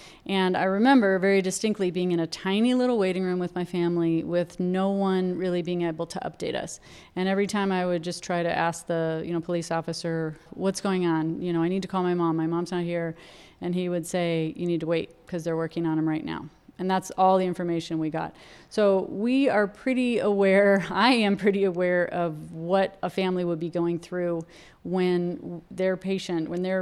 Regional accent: Phoenix, Arizona, United States; I'm from Phoenix. I was born and raised here.

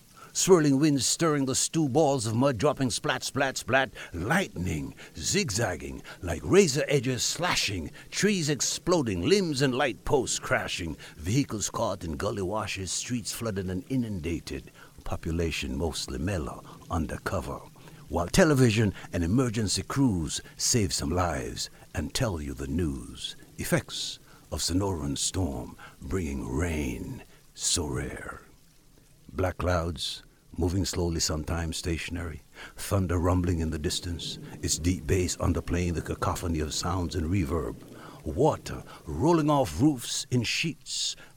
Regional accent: Jamaica; You know, I grew up in the Caribbean, grew up in Jamaica

